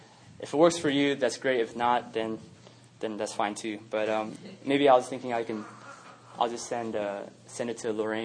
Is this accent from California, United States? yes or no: yes; San Francisco, California, United States; you know, me and Mel, Dave and Jamie, we're all from San Francisco